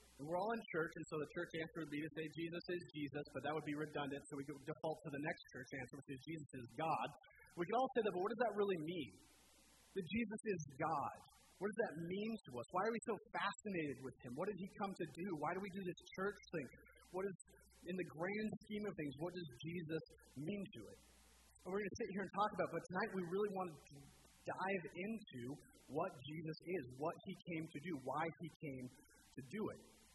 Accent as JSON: {"language": "English", "region": "Montana", "country": "United States", "also_born_or_lived": "California", "said": "But I was born in California, and I don't consider myself a Californian. I'm not a Californian. I don't like Californians. They can stay out of my woods. I'm a Montanan, misplaced by my parents."}